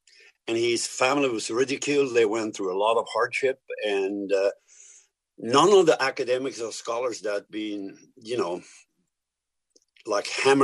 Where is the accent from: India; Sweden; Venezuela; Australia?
Sweden; familiar with runes when I grew up in Sweden.